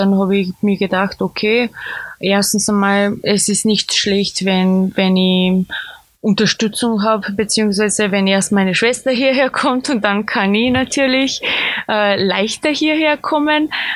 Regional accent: Serbia; Also ich bin natürlich in Serbien aufgewachsen

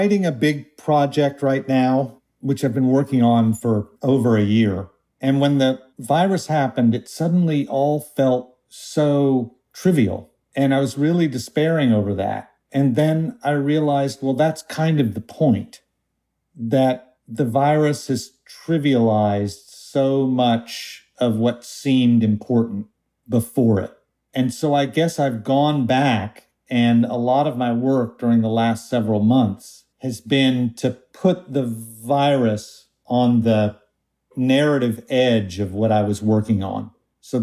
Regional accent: Tulsa, Oklahoma, United States; the first time I listened to … when I was growing up in Tulsa.

